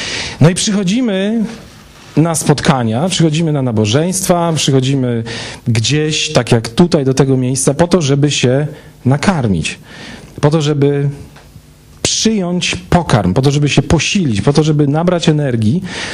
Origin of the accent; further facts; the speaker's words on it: Stalowa Wola, Subcarpathian Voivodeship, Poland; Agata jest ze Stalowej Woli, ja jestem ze Stalowej Woli